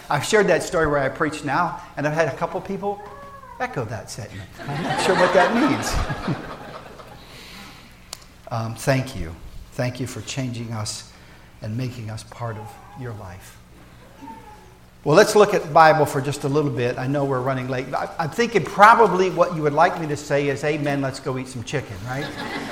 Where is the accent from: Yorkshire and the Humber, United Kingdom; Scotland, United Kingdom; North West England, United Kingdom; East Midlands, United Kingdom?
Scotland, United Kingdom; Since I'm Scottish, I figure I ought to learn about my heritage.